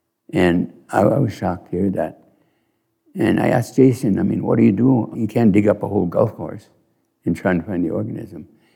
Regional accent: Ireland; I'm Irish, so we take a long time to explain.

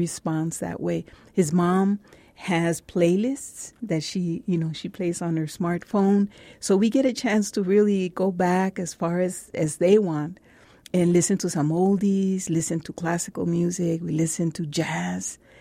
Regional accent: Ciudad Juárez, Chihuahua, Mexico; For me, from childhood. I grew up in Juarez.

